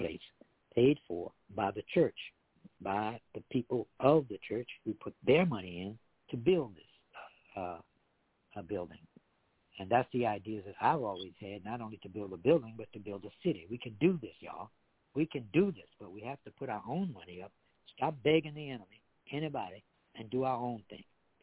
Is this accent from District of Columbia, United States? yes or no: yes; Washington, District of Columbia, United States; This is my hometown. My home church, the church that I was born and raised in, the church that my brother was a pastor of and my entire family went to in Washington, D.C., New Bethel Baptist Church.